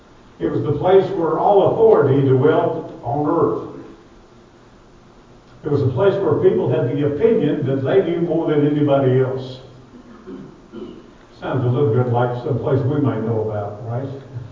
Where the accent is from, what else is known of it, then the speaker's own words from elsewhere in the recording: Kentucky, United States; I'm originally from Kentucky.